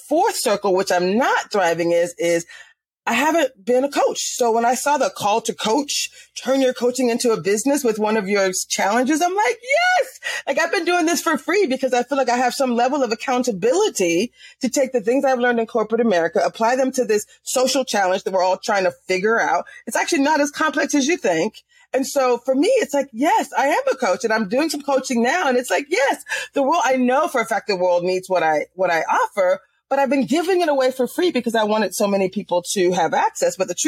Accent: Florida, United States; let me just start by saying I'm a Florida girl. So I was born in Florida. I went to school at the University of Florida. I grew up relatively poor

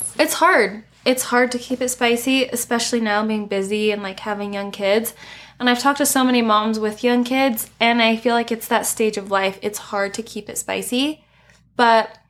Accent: Guam; born there; So I was born in Guam. My mom is Chamorro. That's the native, you know, to Guam. And then my dad's full English. So he moved to Guam from England to be a chef at a hotel.

